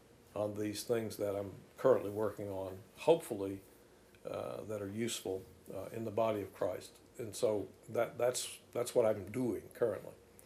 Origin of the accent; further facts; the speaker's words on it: United States; Obviously, I'm an American. I grew up in the United States.